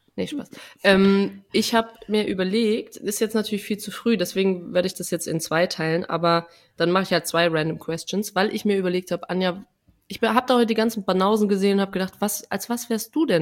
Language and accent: German; Trier, Rhineland-Palatinate, Germany; Bei uns in Trier